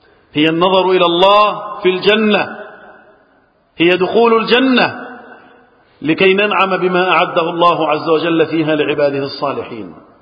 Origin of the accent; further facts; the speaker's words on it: Egypt; اللهم احفظ بلدنا مصر وسائر بلاد المسلمين من الفتن